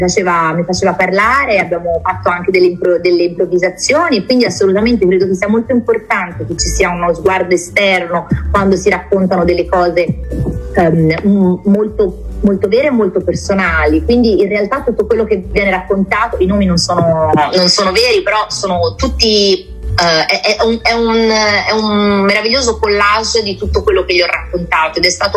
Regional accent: Campi Bisenzio, Tuscany, Italy; mi porto dietro da quando sono appunto cresciuta a Campi Bisenzio, quindi per sempre sarò una paesana, una provinciale

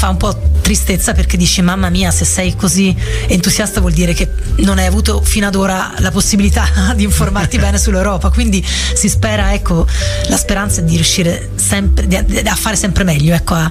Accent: Gualdo Tadino, Umbria, Italy; moved away as an adult; sono nata e cresciuta a Gualdo Tadino fino a 18 anni, sono andata via quando avevo 18 anni, finito il liceo, e io ho studiato al liceo Casimiri di Gualdo, e liceo scientifico

